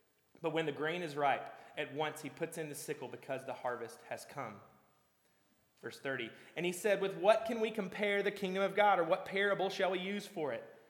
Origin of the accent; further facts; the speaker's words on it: Kentucky, United States; So Sarah and I are from America, but have spent the last few years overseas. I grew up in Kentucky in a small town about the size of Ellsbury, where over half the people had the same last name as me